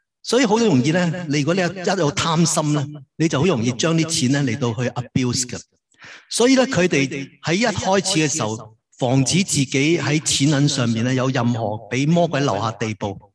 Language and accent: Chinese; China; 我们中国人想到心的时候，我们想到我们的 emotion， 我们的情感。我们中国人讲很多跟这个心有关